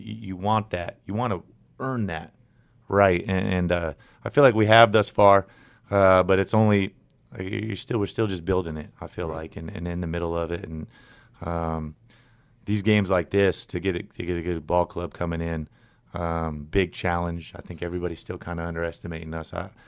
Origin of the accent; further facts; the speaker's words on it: San Diego, California, United States; I'm torn. I'm from San Diego.